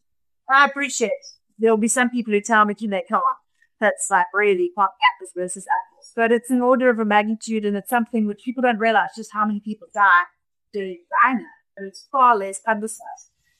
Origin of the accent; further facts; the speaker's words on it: South Africa; on my journey, I'm first South African to climb three other mountains as well.